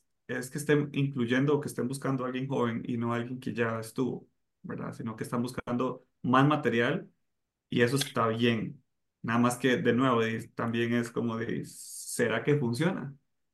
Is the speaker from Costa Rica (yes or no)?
yes; Costa Rica; costarricenses